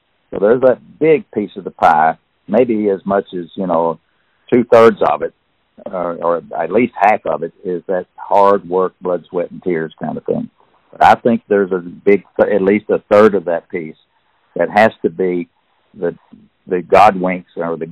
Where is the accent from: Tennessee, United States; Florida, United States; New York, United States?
Tennessee, United States; accent: East Tennessee; But if you want to hear my East Tennessee accent for 8 hours, get the Audible book and you'll listen to it.